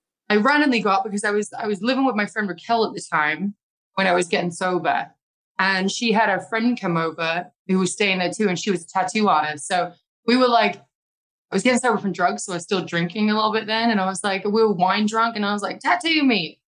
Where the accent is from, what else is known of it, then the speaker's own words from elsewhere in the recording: United Kingdom; going over there, my home country, my family can come along, you know.